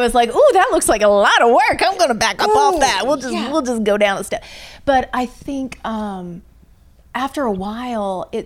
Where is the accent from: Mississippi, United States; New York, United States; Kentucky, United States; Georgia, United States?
Kentucky, United States; Louisville; I'll tell you, there was one lady that I grew up watching in Louisville, Kentucky.